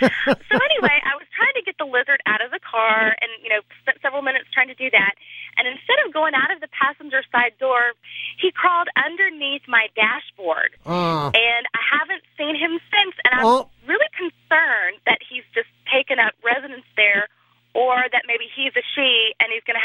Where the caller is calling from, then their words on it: Jackson, Mississippi, United States; I'm calling from Jackson, Mississippi.